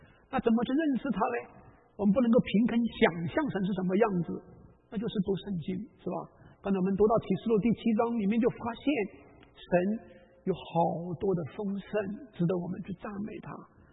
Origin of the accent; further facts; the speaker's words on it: China; 我们中国人有这句话叫吃人头地啊